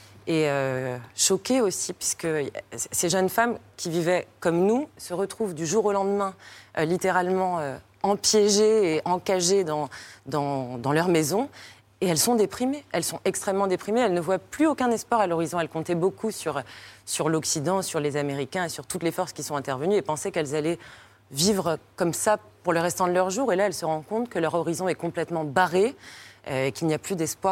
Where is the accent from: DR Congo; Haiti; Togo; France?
France; c'est extrêmement surprenant quand on est française et qu'on a l'habitude et qu'on vous a appris à regarder les gens droit dans les yeux